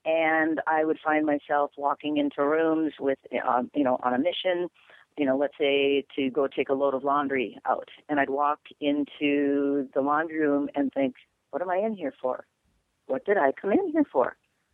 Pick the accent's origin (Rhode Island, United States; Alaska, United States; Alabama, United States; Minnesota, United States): Minnesota, United States; I'm from Minnesota.